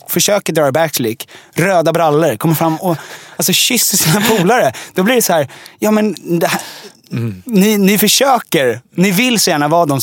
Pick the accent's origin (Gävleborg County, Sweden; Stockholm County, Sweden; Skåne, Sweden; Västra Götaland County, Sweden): Stockholm County, Sweden; Djursholm; Nej, jag är uppvuxen i Djursholm. Som är en mil norr om Stockholm.